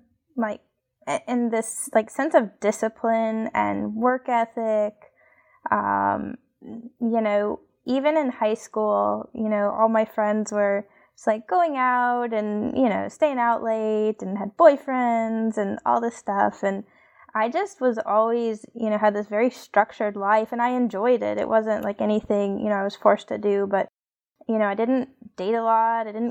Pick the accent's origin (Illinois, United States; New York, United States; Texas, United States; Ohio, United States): Illinois, United States; Chicago; born there; So I was born in Chicago, and maybe I should get into the figure skating thing.